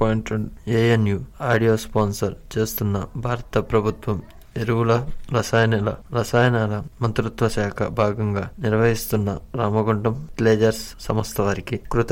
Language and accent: Telugu; Andhra Pradesh, India; మాది తాళచేరు గ్రామం, చిమ్మేడ అన్నాను, గుంటూరు జిల్లా.